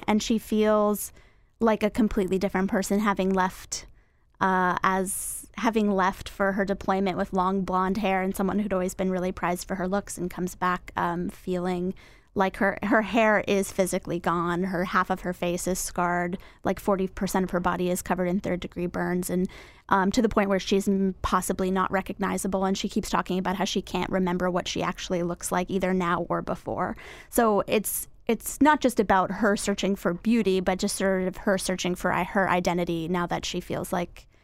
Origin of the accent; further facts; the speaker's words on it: Florida, United States; And I'm from the South, I'm from Florida